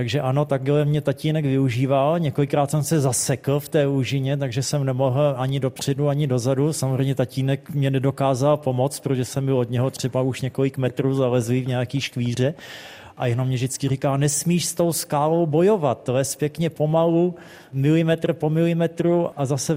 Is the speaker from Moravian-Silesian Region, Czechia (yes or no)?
no; South Moravian Region, Czechia; tam u nás na Moravě využíváme